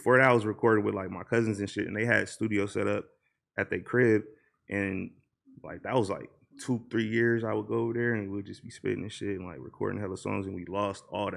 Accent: Los Angeles, California, United States; Yeah, I'm from Watts, bro. Like, my granny stayed on like 84th and Van Ness and shit.

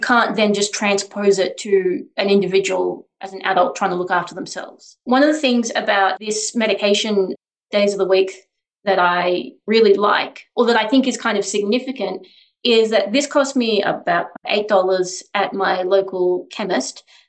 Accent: Australia; as your listeners can hear, I'm Australian.

